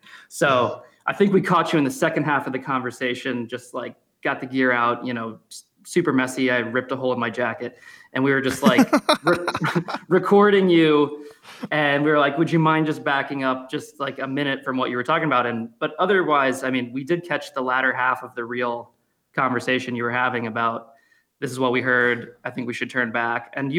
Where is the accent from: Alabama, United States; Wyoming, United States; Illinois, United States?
Illinois, United States; Chicago; moved away as an adult; now in New England, United States; I've kind of caught the New England bug because I grew up in Chicago, pretty flat out there. So coming here for college and then afterward, the last 10 years